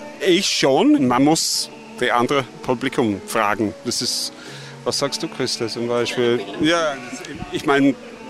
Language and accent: German; Brighton, South East England, United Kingdom; German is a second language; now in Vienna, Austria; Ich komme aus Südostengland, Brighton, an der Küste. Es ist direkt südlich von London und ja, ich bin seit langer her in Wien